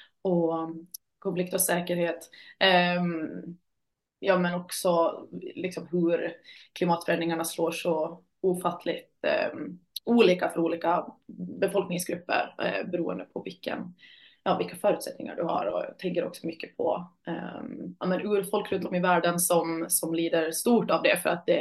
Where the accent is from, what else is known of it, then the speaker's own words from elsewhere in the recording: Åland, Finland; also born or lived in Turku / Wales; now in Malmö, Sweden; Jag är född och uppvuxen på Åland framförallt, men även på lite andra platser, i Åbo och i Wales, vilket att prägel i mig helt klart. Men idag bor jag i Malmö